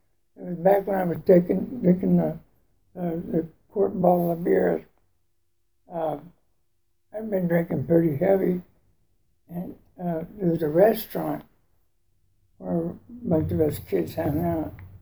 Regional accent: Long Beach, California, United States; Here I am. I came from Long Beach.

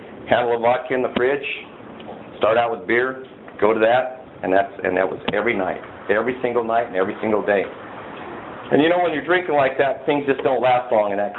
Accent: Idaho, United States; I grew up in Idaho

